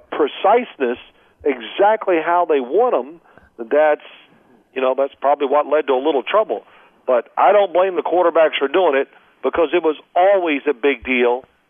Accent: Louisville, Kentucky, United States; I grew up in Louisville, Kentucky.

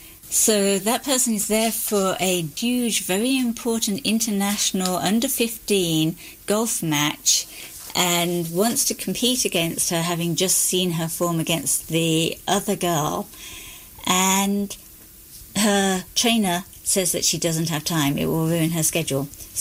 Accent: England, United Kingdom; I'm English.

